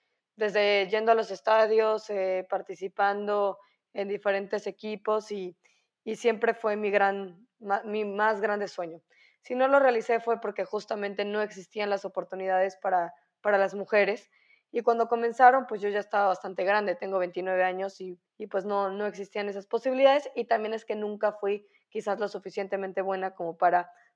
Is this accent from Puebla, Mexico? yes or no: yes; Puebla, Mexico; porque soy de Puebla